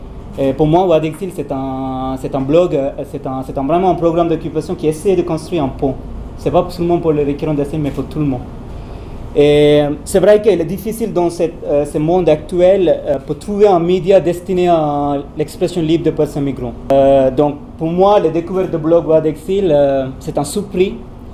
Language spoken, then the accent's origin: French; Sri Lanka; French is a second language; moved away as an adult; now in Switzerland; moi je suis arrivé en Suisse en tant que requérant d'asile à la fin de 2009. Je suis originaire de Sri Lanka